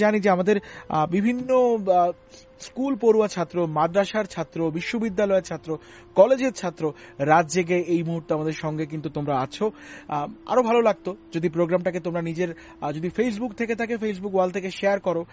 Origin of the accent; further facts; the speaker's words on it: Comilla, Chittagong Division, Bangladesh; like ধরুন আমি কুমিল্লার সন্তান